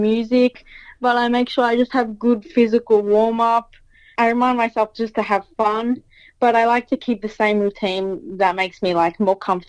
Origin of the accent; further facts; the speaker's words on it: Melbourne, Victoria, Australia; I was born and raised in Melbourne, and my parents were born and raised in Melbourne as well. My grandparents, both sides, came from Greece, Evia, Mytilene, Peloponnesos.